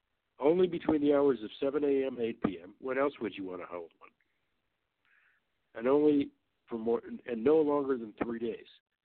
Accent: Michigan, United States; In Michigan, my home state, where almost everyone travels by car

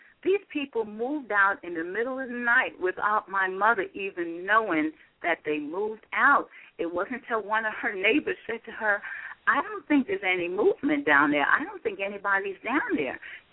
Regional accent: Brooklyn, New York, United States; growing up in Brooklyn, you know, I guess we dealt with racism in our own little way

